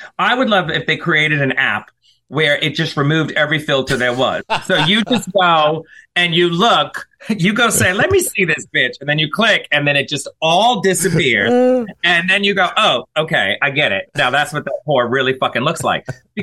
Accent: the South, United States; Because I'm from the South, so there was pageant drag.

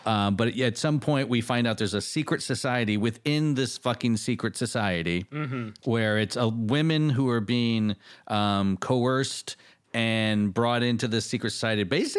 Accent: Michigan, United States; I grew up in Michigan

